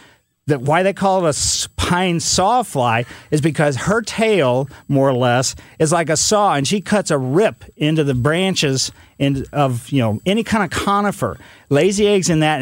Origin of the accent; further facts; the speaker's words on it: Ellisville, United States; It's kind of reminded me of when I was a kid growing up in Ellisville